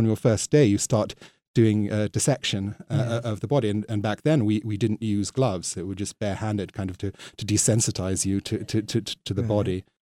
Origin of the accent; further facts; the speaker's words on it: Bristol, South West England, United Kingdom; born there; also born or lived in Jamaica / Canada; I was originally born in Bristol. I was only born once, but that happened in Bristol in the southwest of England. But my family has been fairly migratory. We lived in Jamaica for the first 7 years of my life, and then in Canada for a year.